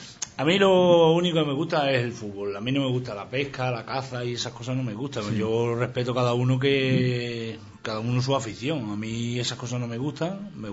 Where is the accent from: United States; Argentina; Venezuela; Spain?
Spain; Guareña, Extremadura; del Guareña, del equipo de mi pueblo.